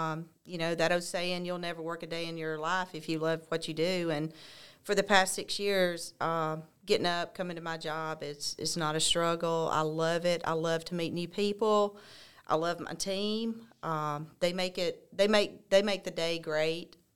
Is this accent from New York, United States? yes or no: no; Childersburg, Alabama, United States; I grew up in Childersburg, and that's where I still live.